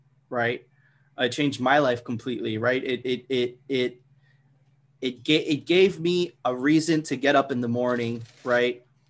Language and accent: English; Miami Beach, Florida, United States; So I was struggling at the time with drugs, because I grew up with drugs in Miami Beach.